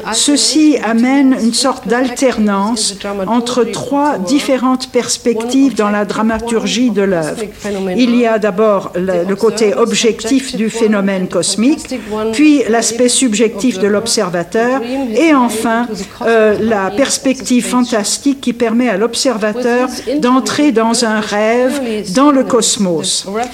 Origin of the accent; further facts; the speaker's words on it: Germany; French is a second language; mon problème c'est que je suis allemande et j'ai beaucoup de mal de passer